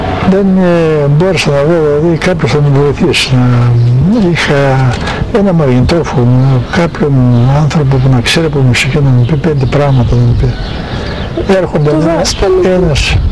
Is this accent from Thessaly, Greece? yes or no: no; Eastern Macedonia and Thrace, Greece; αν και είμαι θρακιώτης, μ' αρέσουν